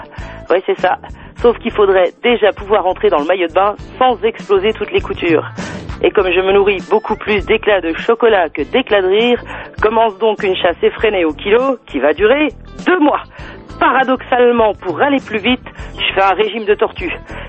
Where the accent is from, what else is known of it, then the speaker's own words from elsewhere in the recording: Tallenay, Bourgogne-Franche-Comté, France; j'ai joué également deux fois à Talnay, juste à côté de Besançon, mon village natal.